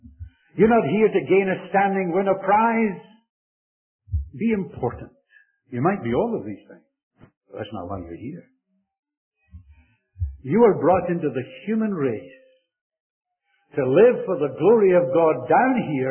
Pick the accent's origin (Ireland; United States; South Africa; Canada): Canada; And I'm a Canadian, and I wish they would just leave him at rest.